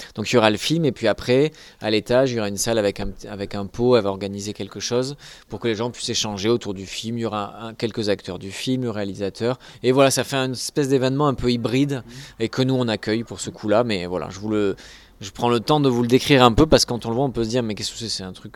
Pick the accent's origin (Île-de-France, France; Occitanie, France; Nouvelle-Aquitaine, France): Occitanie, France; Saint-Gaudens; comme je suis de Saint-Gaudens, de venir à Saint-Gaudens